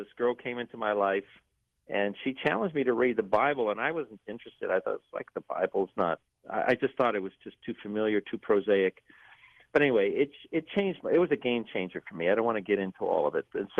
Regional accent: Los Angeles, California, United States; I grew up in East LA with the dream of becoming a scientist since the second grade, really.

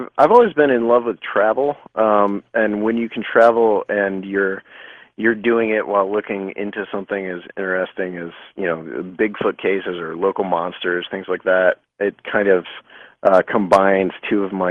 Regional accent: Ohio, United States; we started in Minerva, Ohio, which isn't far from where I grew up

